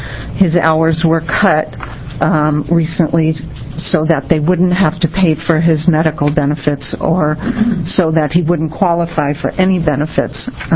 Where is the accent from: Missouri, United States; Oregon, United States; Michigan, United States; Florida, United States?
Oregon, United States; Eugene; I'm also from Eugene